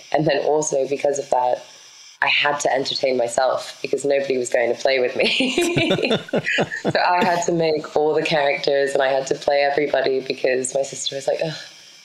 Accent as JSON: {"language": "English", "town": "Buenos Aires", "country": "Argentina", "tie": "born or raised there", "also_born_or_lived": "London, England / Miami, Florida", "said": "So I was born in Miami, Florida, and raised between Buenos Aires, Argentina, and London, England."}